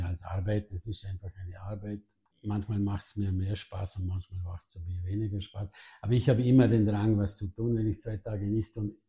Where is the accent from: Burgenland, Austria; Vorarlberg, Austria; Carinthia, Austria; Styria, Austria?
Vorarlberg, Austria; Sulz; now in Rankweil, Austria; In Sulz weiter aufgewachsen und in Rankwell wohne ich jetzt.